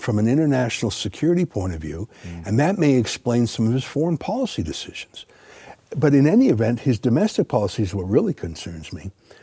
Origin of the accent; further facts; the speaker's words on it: Canada; we're Canadian.